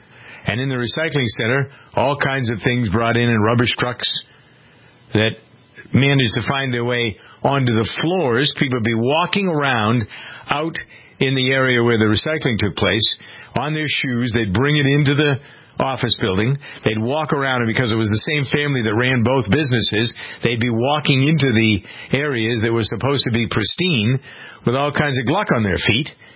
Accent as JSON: {"language": "English", "town": "Framingham", "region": "Massachusetts", "country": "United States", "tie": "born or raised there", "said": "I knew what was going on in my hometown of Framingham."}